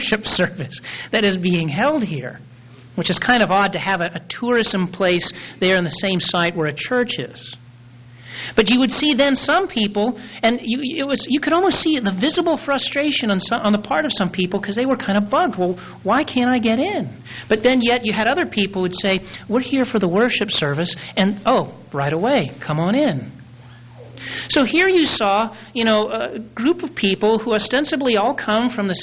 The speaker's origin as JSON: {"language": "English", "country": "United States", "said": "I'm an American."}